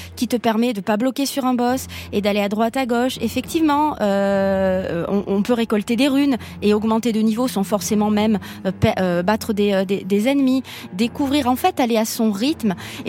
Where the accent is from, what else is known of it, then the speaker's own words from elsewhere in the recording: Marseille, Provence-Alpes-Côte d'Azur, France; je suis marseillaise hein, donc il faut que ça aille très très vite